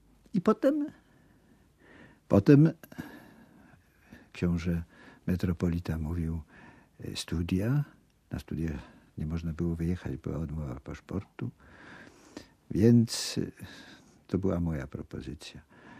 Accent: Kraków, Lesser Poland, Poland; No rzeczywiście urodziłem się w Krakowie. W Krakowie mój dom rodzinny, a w Krakowie moja szkoła podstawowa.

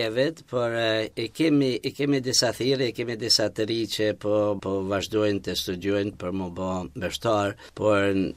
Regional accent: Kosovo; born there; also born or lived in Italy; Unë me origjinë jam nga Fusha Varsit, prej Merdite, por linë kam në Kosovë, sepse baba im ishte arratisur nga Shqipëria në vitin 1929

